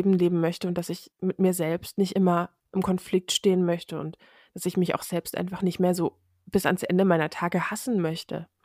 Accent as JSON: {"language": "German", "region": "Bavaria", "country": "Germany", "tie": "born there", "moved": "yes", "said": "Gebürtig komme ich aus Bayern tatsächlich, aus dem tiefsten Bayern, aber bin dann eben vor einiger Zeit hier in die Ecke gezogen"}